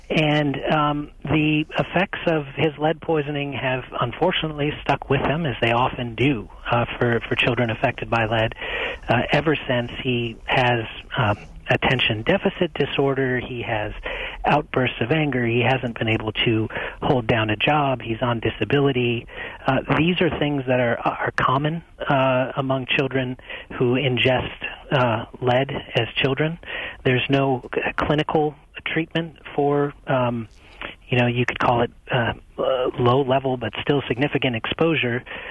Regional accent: Wisconsin, United States; Yeah, well, I'm originally from Wisconsin

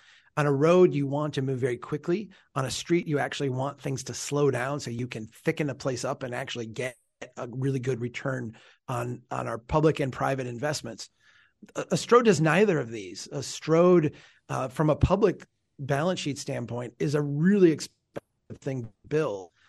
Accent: Brainerd, Minnesota, United States; I mean, I'm from Brainerd. Brainerd's a city of 14,000.

